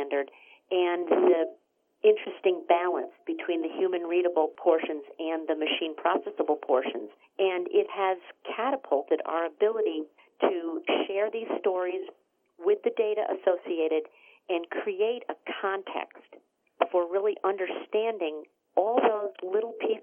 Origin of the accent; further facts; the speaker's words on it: Pontiac, Michigan, United States; I grew up in Pontiac, Michigan as an auto kid.